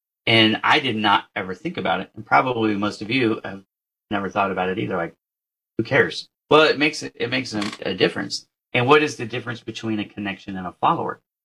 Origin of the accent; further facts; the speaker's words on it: Las Vegas, Nevada, United States; also born or lived in San Francisco Bay Area; My wife and I are from the Bay Area and I grew up in Las Vegas.